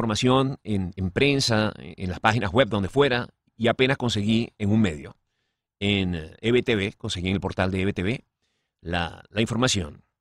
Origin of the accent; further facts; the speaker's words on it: Venezuela; lo que entendemos los venezolanos, somos los venezolanos.